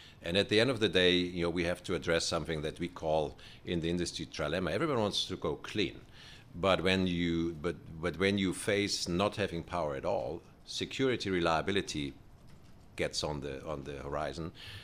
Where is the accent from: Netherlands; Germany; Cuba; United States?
Germany; English is a second language; I'm from Germany originally. I mean, you can tell the accent.